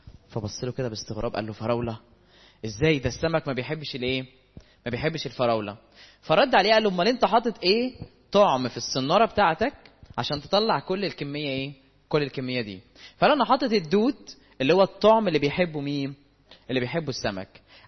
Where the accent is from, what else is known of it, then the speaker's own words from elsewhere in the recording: Egypt; احنا كمصريين تحديدا يعني مش هنعمم، بس عندنا خطأ